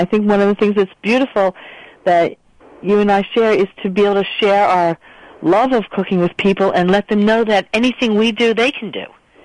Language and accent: English; New York, United States; on Long Island. I never had a fresh vegetable in my house other than iceberg lettuce